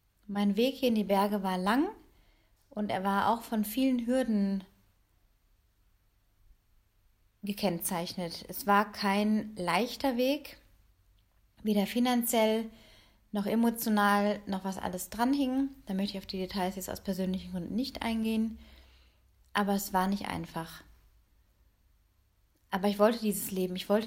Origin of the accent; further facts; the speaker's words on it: North Rhine-Westphalia, Germany; Ich bin ja im Flachen in Westfalen aufgewachsen, hatte Großeltern in Baden-Baden, hatte noch einen anderen Großvater auf der Schwäbischen Alb.